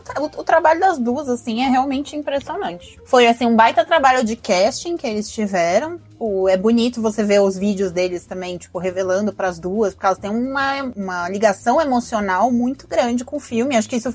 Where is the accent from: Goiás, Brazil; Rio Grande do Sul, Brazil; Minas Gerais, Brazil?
Rio Grande do Sul, Brazil; Caxias do Sul; Eu sou de Caxias do Sul, no Rio Grande do Sul, a Serra Gaúcha, que é colonizada por italianos.